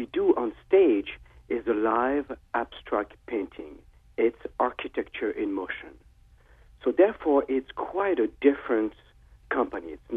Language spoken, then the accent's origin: English; Paris, Île-de-France, France; English is a second language; moved away as an adult; now in United States; You know, I grew up in Paris, France.